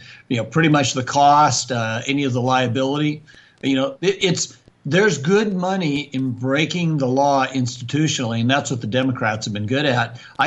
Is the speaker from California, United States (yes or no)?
yes; Santa Clara, California, United States; I grew up in Santa Clara, so I know the people there.